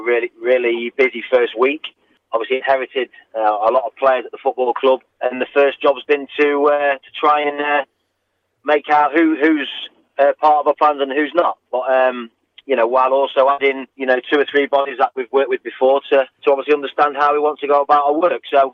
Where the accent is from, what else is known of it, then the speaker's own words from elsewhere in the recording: Lincoln, East Midlands, United Kingdom; I'm from Lincoln, so Grantham's the nearest club to me.